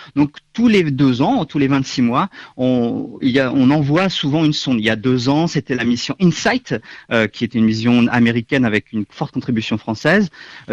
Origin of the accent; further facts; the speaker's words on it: France; je suis français